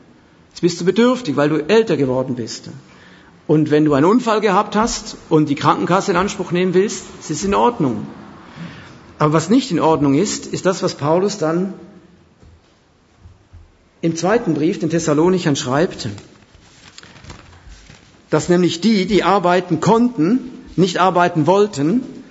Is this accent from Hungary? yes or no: no; Switzerland; Ich weiß noch damals in der Schweiz, wo ich aufgewachsen bin, die Schweiz ist ja stolz auf ihre Arbeitsethik